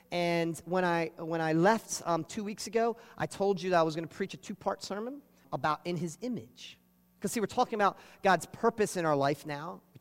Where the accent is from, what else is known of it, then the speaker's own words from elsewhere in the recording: United States; I'm a father of three vivacious boys and one little princess. I am an American. I am a man.